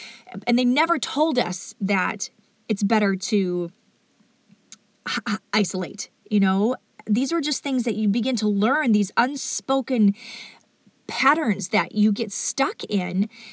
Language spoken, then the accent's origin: English; Midwest, United States; Yet even though I grew up in the Midwest, I realized that we are not meant, as humans, we are not meant to isolate.